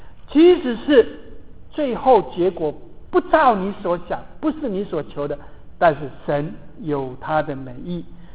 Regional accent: China; now in United States; 美国人特别喜欢帮助人，我们中国人比较保守。

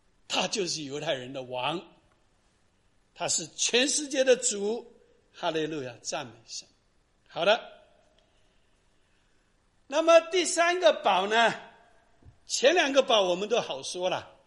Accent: China; 这罪是我们中国人所认知的，我有没有罪？

